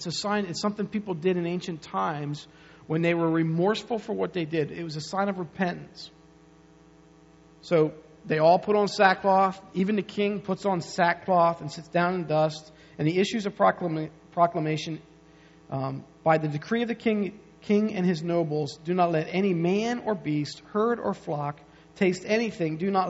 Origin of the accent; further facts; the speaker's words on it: Maytown, Pennsylvania, United States; It's really a circle, but we're from Maytown.